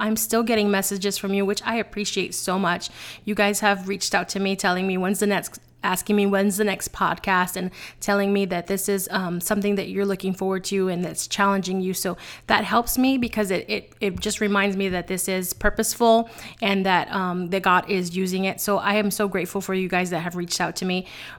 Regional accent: New York City, New York, United States; I am a sassy Latina. I have been giving people a piece of my mind since growing up in the Bronx

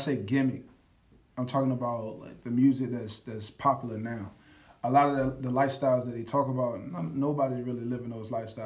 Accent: Stony Point, United States; See, and the same thing with, I'm from Stony Point on Newtown Road, and every day it was always something out there.

